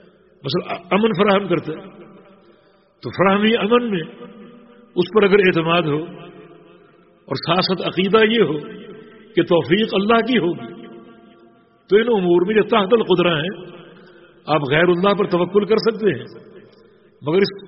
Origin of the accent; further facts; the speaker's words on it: Sindh, Pakistan; میرا تعلق صوبہ سندھ سے ہے, پاکستان سے